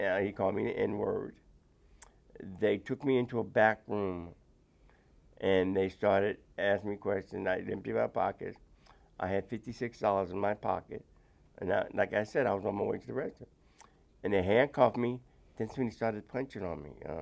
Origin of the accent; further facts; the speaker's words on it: Philadelphia, Pennsylvania, United States; In the 50s and 60s, Philadelphia was an industrial town, as you know, where transportation was a factor. We had a lot. It was very neighborly.